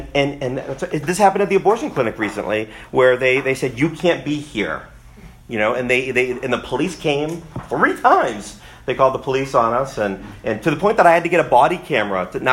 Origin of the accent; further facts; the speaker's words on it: United States; I love being an American. I'm a patriot, all that.